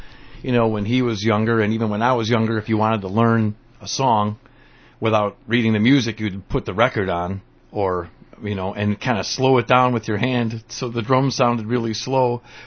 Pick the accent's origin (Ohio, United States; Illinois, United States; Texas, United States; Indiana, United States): Illinois, United States; Chicago; I grew up in Chicago.